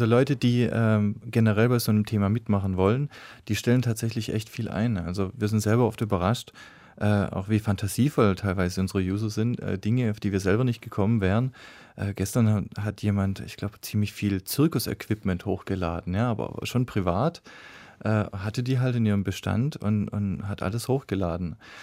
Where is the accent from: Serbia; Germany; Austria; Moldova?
Germany; Calmbach, Baden-Württemberg; Ich komme aus einem sehr kleinen Ort, ja. Ich komme aus Kalmbach. Das liegt im Schwarzwald, tief im Schwarzwald